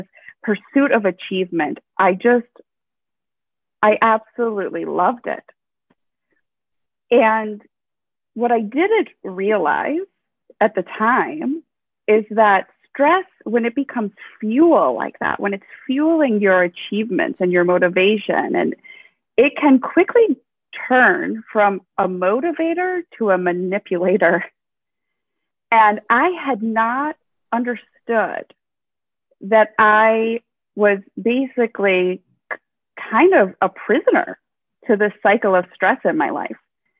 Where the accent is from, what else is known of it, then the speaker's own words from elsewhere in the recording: Minnesota, United States; I grew up in Minnesota.